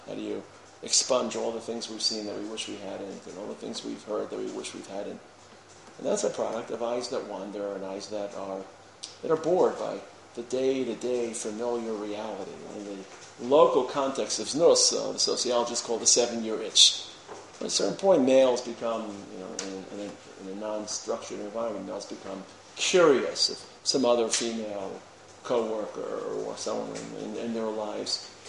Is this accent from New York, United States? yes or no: yes; Brooklyn, New York, United States; I remember as a high school boy growing up in Brooklyn, so we used to get off of the D train on Avenue J